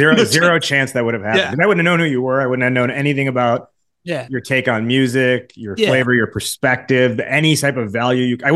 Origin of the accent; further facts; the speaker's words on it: United States; visit my relatives in India growing up, and I'm like the American visiting them. But then in America, I'm the Indian.